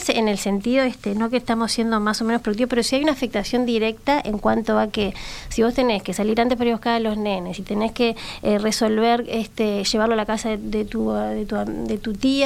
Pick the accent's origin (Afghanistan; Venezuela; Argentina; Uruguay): Uruguay; como país y como sociedad y como uruguayos debemos un poco reflexionar